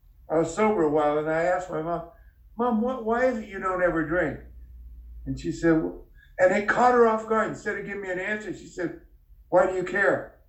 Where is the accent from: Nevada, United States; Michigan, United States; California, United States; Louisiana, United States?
California, United States; Garden Grove; I grew up in Garden Grove, California.